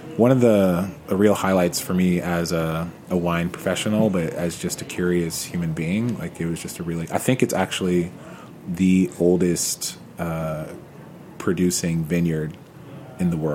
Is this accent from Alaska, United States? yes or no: no; Georgia, United States; No, so I am from Georgia